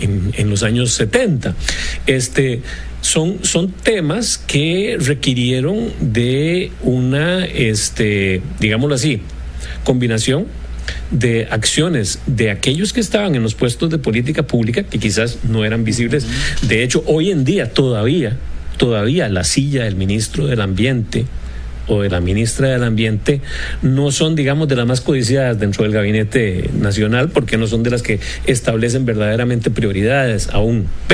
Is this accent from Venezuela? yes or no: no; Costa Rica; los que somos ticos